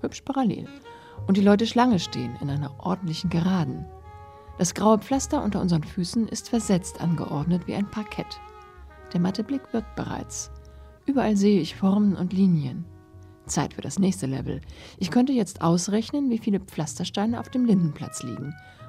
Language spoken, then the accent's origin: German; Giessen, Hesse, Germany; Gießen ist meine Heimatstadt und abgesehen vom neuen Schloss nicht gerade eine Augenweide.